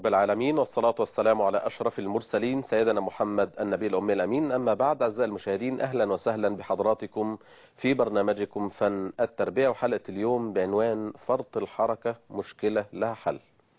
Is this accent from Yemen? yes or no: no; Egypt; يعني عندنا في مصر مثلا 10% في الوطن العربي بين طلاب المدارس